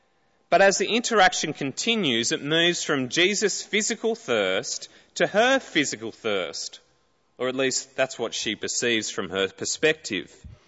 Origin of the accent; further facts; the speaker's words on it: Toowoomba, Queensland, Australia; And I was from Toowoomba, and if you know, it's one of the coldest parts of Queensland.